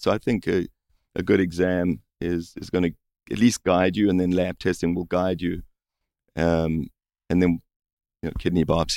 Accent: South Africa; moved away; So I grew up in South Africa, and there's certain rivers you were told don't swim in those rivers because there could be bilharzia.

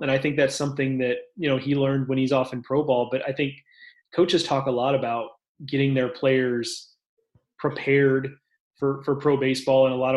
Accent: Texas, United States; I mean, I'm a Texan, so obviously, you know, I'm inclined to give the benefit of the doubt to places in Texas, but Waco is not Malibu.

